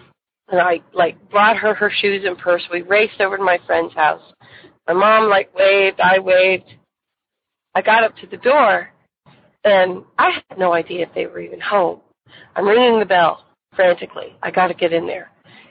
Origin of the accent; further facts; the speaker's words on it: Indiana, United States; from Indiana.